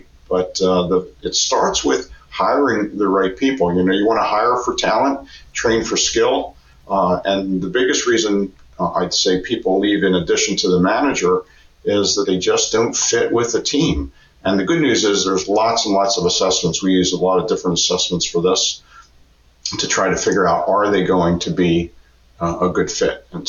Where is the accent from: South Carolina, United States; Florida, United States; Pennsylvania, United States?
Pennsylvania, United States; Philadelphia; Born and raised in Pennsylvania area in Philadelphia